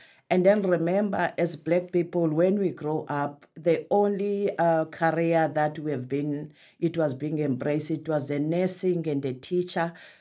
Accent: South Africa; now in Oxford, United Kingdom; from South Africa.

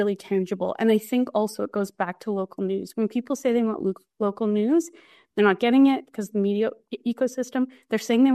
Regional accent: Western Canada, Canada; I'm Canadian. I'm from Western Canada.

